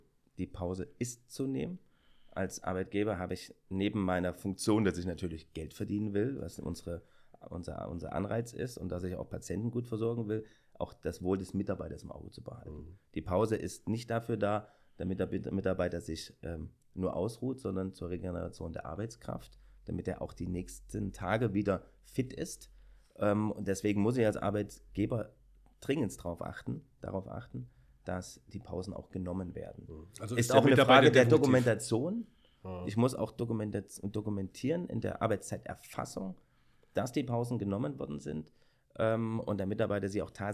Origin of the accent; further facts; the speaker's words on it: Weimar, Thuringia, Germany; Ich komme aus Weimar, bin Anwalt mit mehreren Kollegen